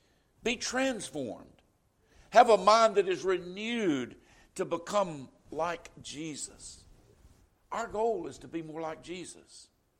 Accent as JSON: {"language": "English", "town": "Oak Grove", "region": "Florida", "country": "United States", "tie": "born or raised there", "accent": "Southern", "said": "You know, I sound like I'm from somewhere in the deep South. You know why? I grew up in Oak Grove, Florida, and everybody talked like me."}